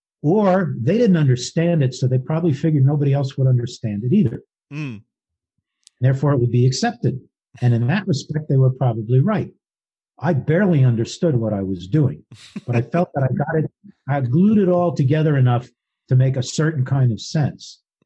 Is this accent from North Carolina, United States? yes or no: no; Los Angeles, California, United States; I don't live in Los Angeles deliberately, even though I was raised in Los Angeles.